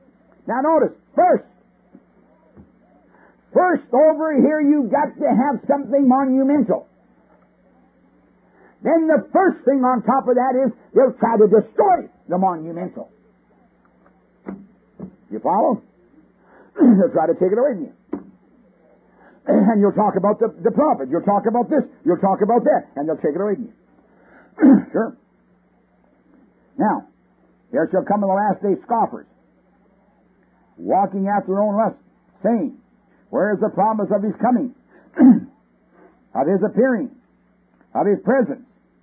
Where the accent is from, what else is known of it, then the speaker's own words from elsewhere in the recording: Canada; born there; Being a Canadian by birth, I don't have, you know, a great deal of affection for Canada